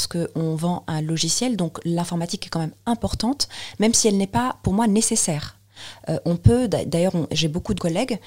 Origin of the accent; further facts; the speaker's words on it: Tunisia; now in France; moi je me considère toujours en tant que Tunisienne comme étranger proche de la France.